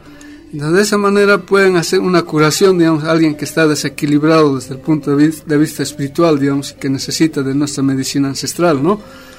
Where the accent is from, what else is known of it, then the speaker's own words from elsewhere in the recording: La Paz, Bolivia; Y yo soy del Ayllu Urahuasi, ¿no? Allá por la cordillera real de los Andes, ¿no?